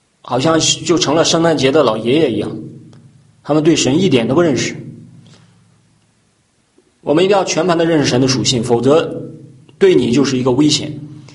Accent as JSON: {"language": "Chinese", "region": "Henan", "country": "China", "said": "在我们河南那边的教会里面经常有这样的见证"}